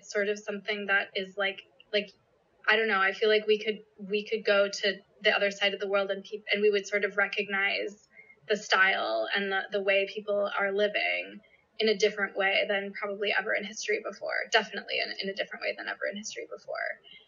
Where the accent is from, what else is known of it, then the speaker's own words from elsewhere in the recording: Milwaukee, Wisconsin, United States; I grew up, I'm from Milwaukee, so I've been on Lake Michigan my entire life